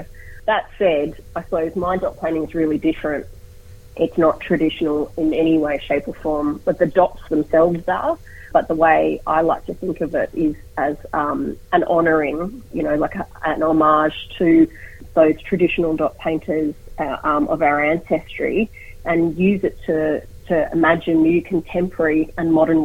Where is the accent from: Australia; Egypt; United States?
Australia; Sydney, New South Wales; Sydney, which is, you know, my home country, Gadigal land.